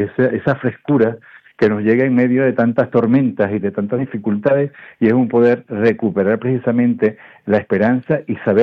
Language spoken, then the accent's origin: Spanish; Venezuela; venezolano, y toda esa sensibilidad la llevo conmigo, y hay un momento de compartir una fiesta con mi pueblo, con mi gente